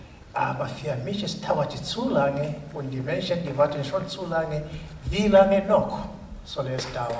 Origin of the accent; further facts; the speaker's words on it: Tanzania; German is a second language; ich komme aus Tansania, damalige Deutsche Ostafrika.